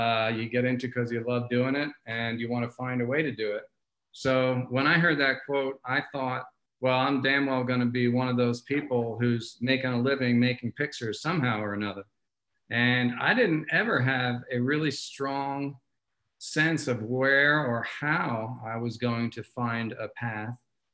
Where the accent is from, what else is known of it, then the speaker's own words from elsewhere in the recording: Philadelphia, Pennsylvania, United States; I'm from Philly originally, so that was a skip and a jump.